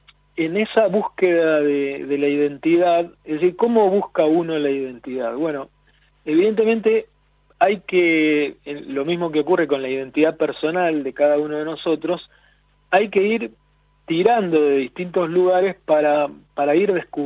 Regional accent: Tierra del Fuego, Argentina; Cómo los fueguinos tenemos una tendencia a repetir épocas

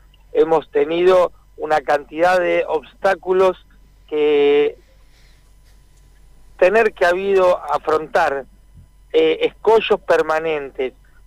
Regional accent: Argentina

